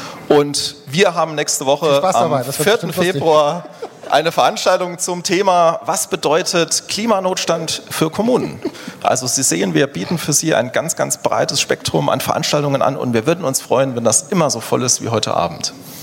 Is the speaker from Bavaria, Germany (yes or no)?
no; Saarland, Germany; als Saarländer und Kind eines nicht-akademischen Haushalts